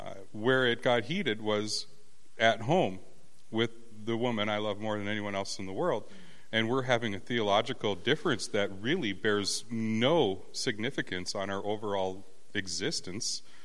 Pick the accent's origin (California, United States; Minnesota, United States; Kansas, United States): Minnesota, United States; And I'm Minnesotan, which doesn't show emotion, and I'm Native American, so we have that generational stoicism there, and it shows.